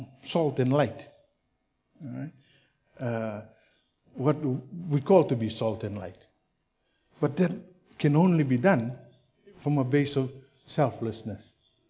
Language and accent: English; Fiji; also born or lived in New Zealand; I grew up in Fiji and then I got saved in New Zealand, went back to Fiji.